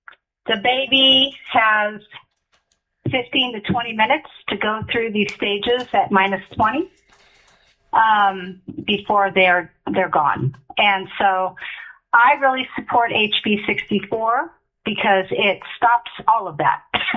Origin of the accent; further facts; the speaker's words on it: Nenana, Alaska, United States; I'm from Nenana, Alaska, and I'm the president of Right to Life Interior Alaska